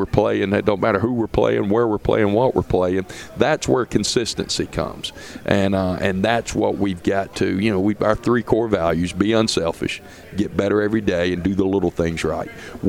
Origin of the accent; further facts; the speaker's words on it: Pensacola, Florida, United States; I'm from Pensacola, which is an hour from Mobile, born and raised.